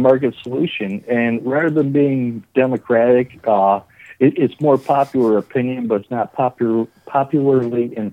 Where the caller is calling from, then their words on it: Detroit, Michigan, United States; I am calling from just outside of Detroit.